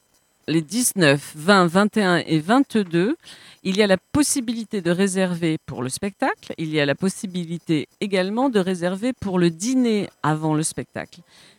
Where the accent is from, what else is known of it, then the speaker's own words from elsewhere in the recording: Andalusia, Spain; French is a second language; Moi, je suis une espagnole, andalouse.